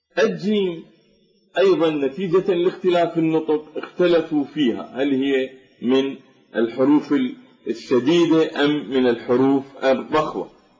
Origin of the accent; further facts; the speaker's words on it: Najaf, Najaf Governorate, Iraq; عندنا في النجف الأشرف ينطقون العلماء ومن تابعهم ينطقون الضاد بالنطق العربي الفصيح